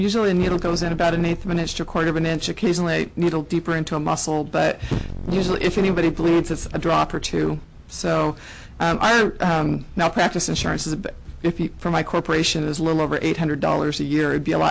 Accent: Juneau, Alaska, United States; I'm from Juneau.

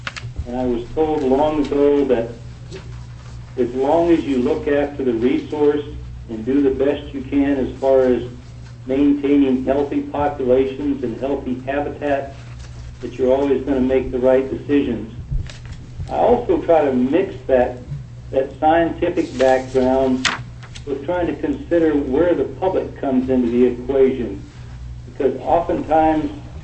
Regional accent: Wyoming, United States; moved away as an adult; I was raised in Wyoming, where I went to school at the University of Wyoming.

